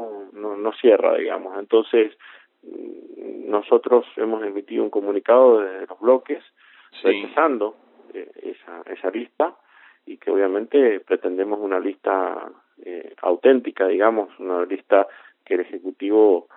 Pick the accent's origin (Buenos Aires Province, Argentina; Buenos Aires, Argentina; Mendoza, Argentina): Mendoza, Argentina; San Rafael; los dos somos de San Rafael, de personas que en el medio de San Rafael, un pueblo que tiene 200.000 habitantes